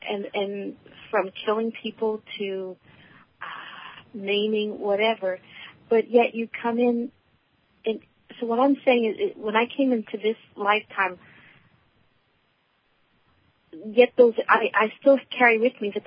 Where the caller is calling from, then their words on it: Alameda, California, United States; I'm calling from Alameda, California.